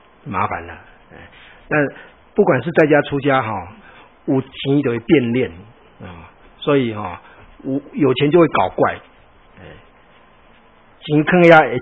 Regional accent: Taiwan; 我说："不是，我从台湾来。"

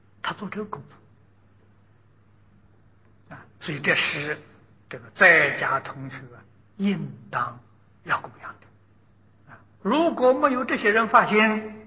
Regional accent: China; 我们中国人

